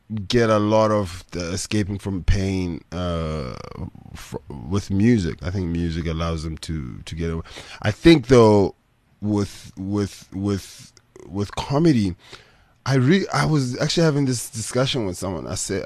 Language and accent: English; South Africa; For me as a South African, I find it, a lot of American acts